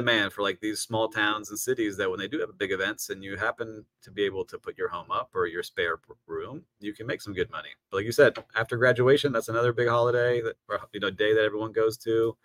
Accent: Miami, Florida, United States; I'm born and raised in Miami, but I never liked the Hurricanes.

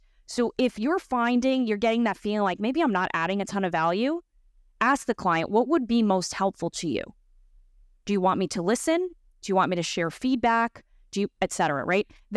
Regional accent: New York City, New York, United States; Come on, New York City, born and raised. Best city on earth.

